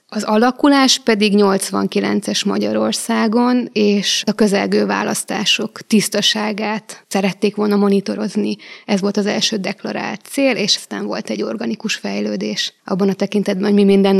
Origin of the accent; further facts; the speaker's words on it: Vojvodina, Serbia; moved away as an adult; now in Hungary; Vajdaságban születtem, és ott is éltem 18 éves koromig, csak egyetemre jöttem át Magyarországra, úgyhogy nekem az életemnek mindig is a szerves része volt tudni azt, hogy milyen egy kisebbség tagjaként létezni.